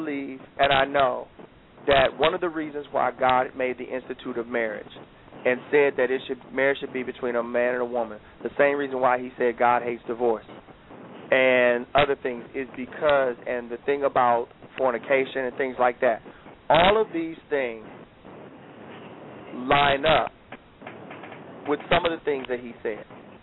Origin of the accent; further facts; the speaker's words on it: Detroit, Michigan, United States; Me growing up in Detroit